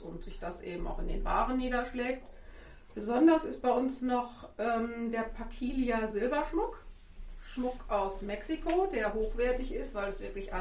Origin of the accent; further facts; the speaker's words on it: North Rhine-Westphalia, Germany; als Stehrümken, sagt man bei uns im Sauerland immer.